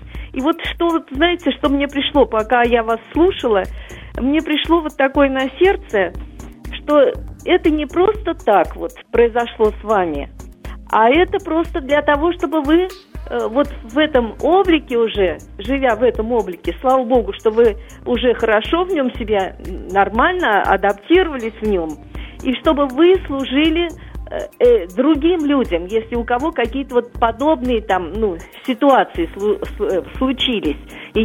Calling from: Moscow, Russia; я из Москвы.

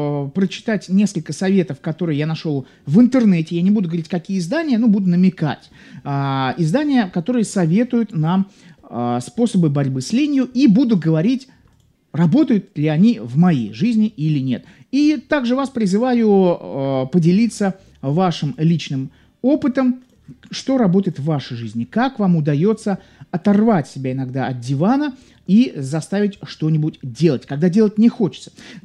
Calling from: Nevinnomyssk, Stavropol Krai, Russia; из Невинномысска, вот хочу ответить на ваш вопрос

